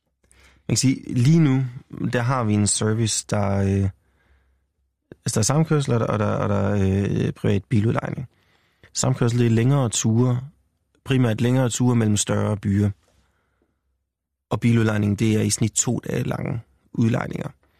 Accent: North Denmark Region, Denmark; jeg er så selv fra Nordjylland i øvrigt

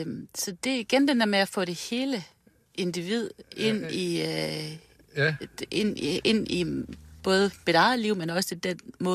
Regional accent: Aalborg, North Denmark Region, Denmark; Jeg er jo født og opvokset i byen.

